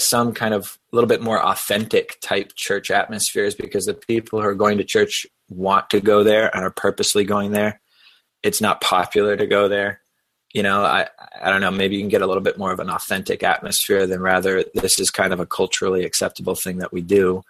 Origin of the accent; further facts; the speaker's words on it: New Hampshire, United States; I grew up in New Hampshire, so it's sometimes hard for me to delineate the differences. But I did spend a large amount of time down in South Carolina and the South.